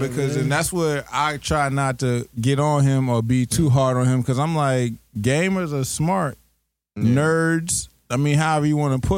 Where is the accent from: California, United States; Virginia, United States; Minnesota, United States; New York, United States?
New York, United States; I mean, me, when I was growing up in New York, I was able to go to the park.